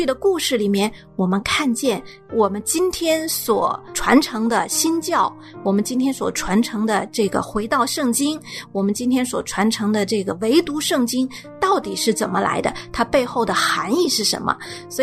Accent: China

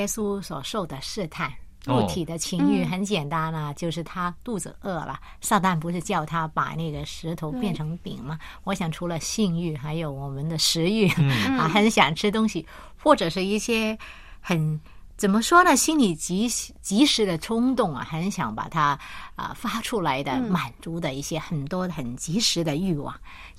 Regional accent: China; 尤其是我们中国人其实很矛盾的一个心情

